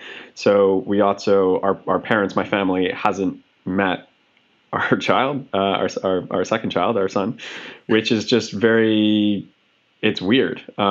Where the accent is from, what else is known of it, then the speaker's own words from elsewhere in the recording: Montreal, Quebec, Canada; Well, so I'm originally from Montreal.